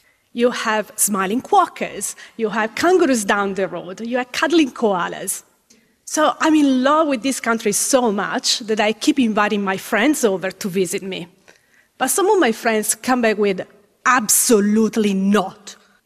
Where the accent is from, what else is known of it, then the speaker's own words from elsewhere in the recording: Italy; moved away as an adult; now in Australia; I was born and raised in Italy and I work on several cases over there. But only when I moved to Australia